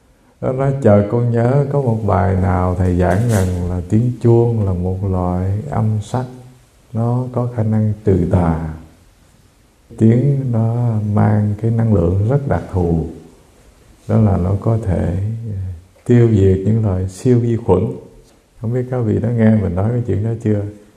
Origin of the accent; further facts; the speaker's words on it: Mekong Delta, Vietnam; born there; Tại mình sinh ở miền Tây Nam Bộ mà.